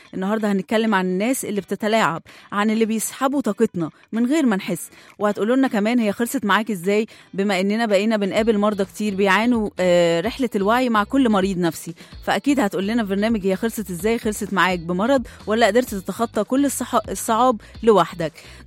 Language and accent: Arabic; Egypt; كلنا فخورين بأن احنا مصريين، والحمد لله وربنا يحفظ بلدنا